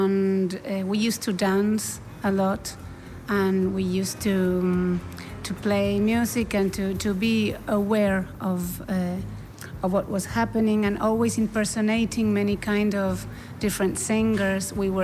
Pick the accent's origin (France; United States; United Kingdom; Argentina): Argentina; English is a second language; as you just said, and I am a musician from Argentina.